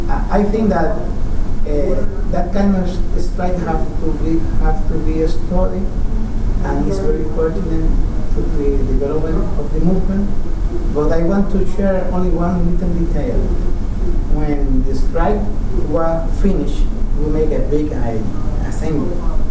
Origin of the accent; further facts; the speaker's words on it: Puerto Rico; I am from Puerto Rico.